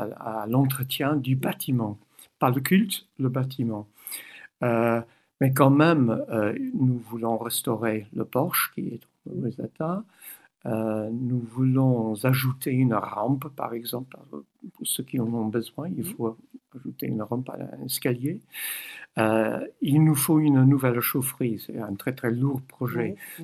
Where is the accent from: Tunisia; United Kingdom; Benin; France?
United Kingdom; England; French is a second language; ce qui a été supprimé chez nous en Angleterre depuis longtemps